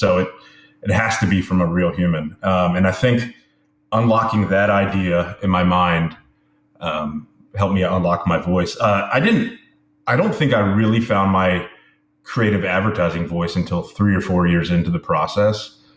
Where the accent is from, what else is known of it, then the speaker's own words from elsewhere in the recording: the South, United States; because I am from the South, and I grew up in college with people drinking that stuff